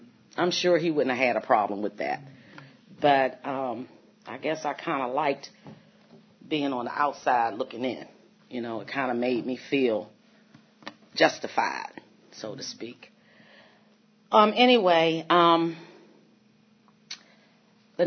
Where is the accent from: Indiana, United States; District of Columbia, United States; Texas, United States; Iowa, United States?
District of Columbia, United States; Washington; I lived in Washington, too, by the way. I grew up on Stanton Road in southeast D.C.